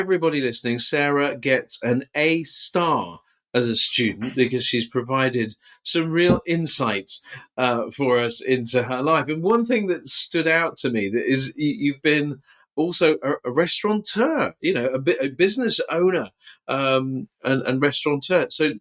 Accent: Box, South West England, United Kingdom; I grew up in Box, which is just outside Bath

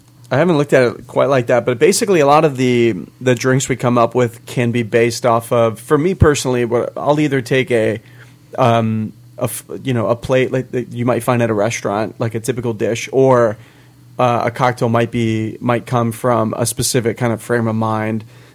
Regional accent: Florida, United States; Well, I've been here for like 10 years, but I grew up in Central Florida, technically.

